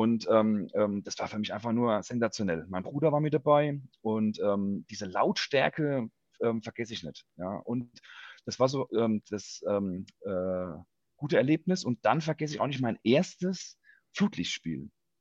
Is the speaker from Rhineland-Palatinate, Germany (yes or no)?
yes; Ludwigshafen, Rhineland-Palatinate, Germany; Also ich bin geboren, aufgewachsen in Ludwigshafen und habe da auch ein paar Jahre beim LSC gespielt.